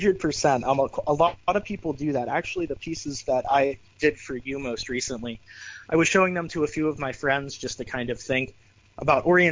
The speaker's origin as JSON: {"language": "English", "town": "Boardman", "region": "Ohio", "country": "United States", "said": "So I'm actually from Boardman, Ohio, so about an hour or so away."}